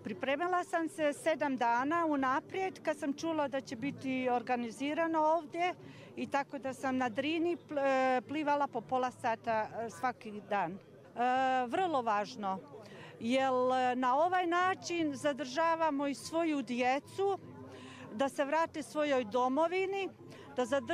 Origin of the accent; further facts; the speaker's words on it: Kosovo; now in Netherlands; Rodom sam sa Kosova, živim 51 godinu u Holandiji, udata sam u Glavičicama.